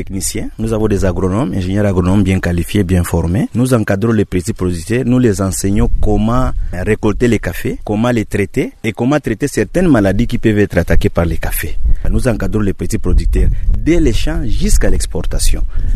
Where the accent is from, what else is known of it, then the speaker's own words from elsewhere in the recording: Kalemie, Tanganyika, DR Congo; qui est déjà installé chez nous à Kalemie